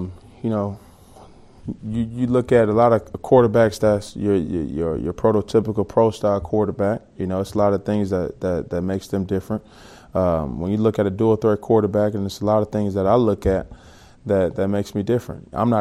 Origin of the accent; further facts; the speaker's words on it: Atlanta, Georgia, United States; I mean, I'm from Atlanta originally